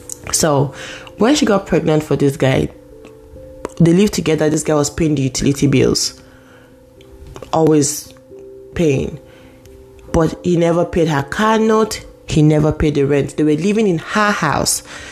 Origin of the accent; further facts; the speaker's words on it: Nigeria; I'm Nigerian.